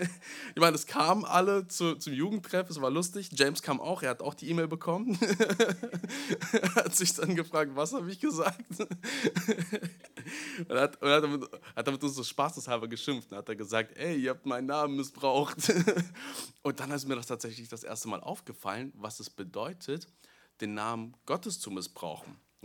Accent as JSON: {"language": "German", "town": "Detmold", "region": "North Rhine-Westphalia", "country": "Germany", "tie": "born or raised there", "said": "bin ich kein gebürtiger Lippstädter, sondern komme wie meine Eltern oder bin bei meinen Eltern in Detmold aufgewachsen, komme gebürtig aus Detmold"}